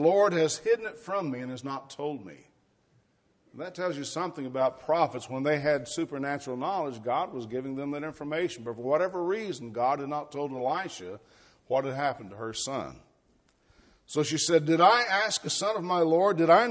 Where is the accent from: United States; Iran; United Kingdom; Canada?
United States; Arkansas; I remember growing up in Arkansas, my dad was a preacher, and a lot of the places he would go preach didn't have motels or hotels, so the members would take them in.